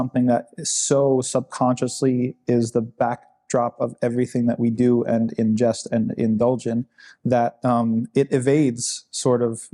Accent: New York, United States; Like, I know I come from New York. Yeah. But don't hold that against me.

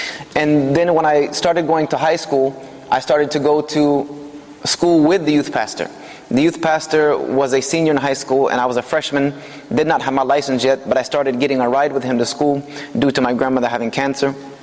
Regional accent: Greenville, South Carolina, United States; I was born and raised in the East Coast of the United States in South Carolina in a very small town called Greenville, South Carolina, which is in the foothills of the Appalachian Mountains, very close to North Carolina.

